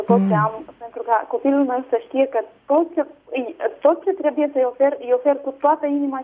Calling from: Bucharest, Romania; din București.

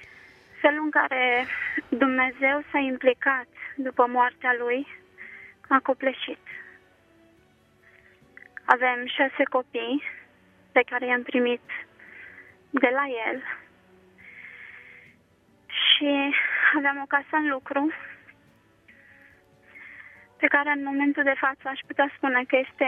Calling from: Târgu Jiu, Gorj County, Romania; Vă sunt din Târgu Jiu.

